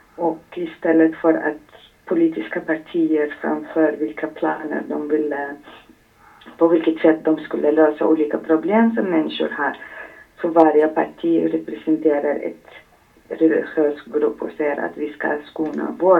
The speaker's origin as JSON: {"language": "Swedish", "country": "Iraq", "tie": "born or raised there", "said": "jag som barn i Irak på 79 av 10 år"}